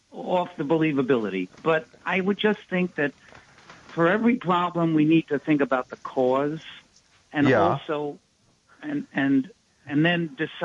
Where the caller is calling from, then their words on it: New York, United States; I'm calling from New York.